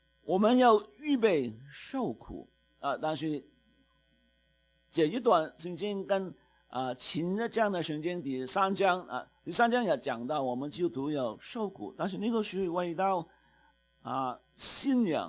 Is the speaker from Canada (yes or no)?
yes; Canada; 特别我们加拿大人也有很多的担心